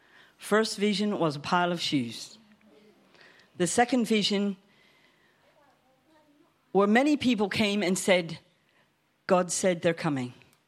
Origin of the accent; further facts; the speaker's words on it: United States; born there; accent: American twang; also born or lived in Thailand; I have a bit of a twang because I am an American born. Married an Englishman.